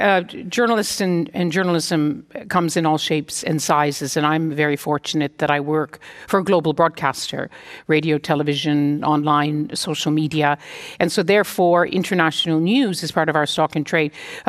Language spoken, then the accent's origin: English; Canada; and I speak partly here as a Canadian